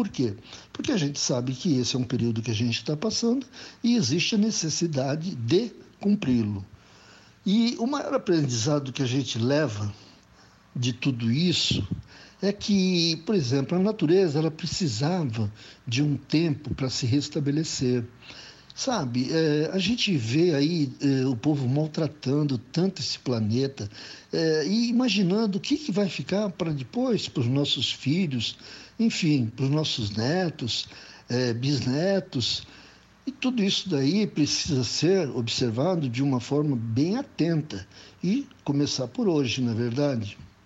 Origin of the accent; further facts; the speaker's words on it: Santos, São Paulo, Brazil; Eu que sou de Santos, eu gosto muito de praia, né?